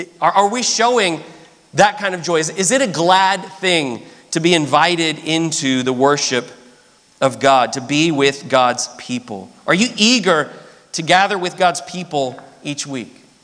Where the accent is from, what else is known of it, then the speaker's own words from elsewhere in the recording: Ohio, United States; I was from Ohio. I met this guy in Birmingham, Alabama. I thought it was kind of a Southernism.